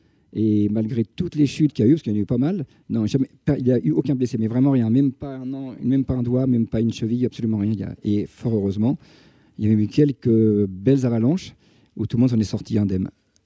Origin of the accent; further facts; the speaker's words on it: Chamonix, Auvergne-Rhône-Alpes, France; Ben, à Chamonix, parce que d'abord, je suis de Chamonix, j'ai toujours aimé cette station.